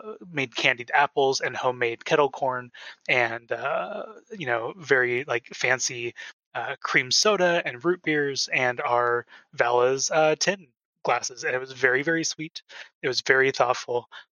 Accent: Nebraska, United States; I miss fall, and I'm originally from Nebraska, and in Nebraska it's fall

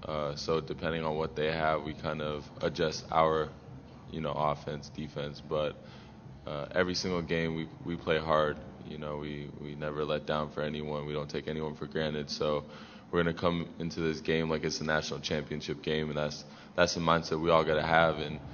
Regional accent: Canada; I'm from Canada, so I definitely don't know too much about Montana.

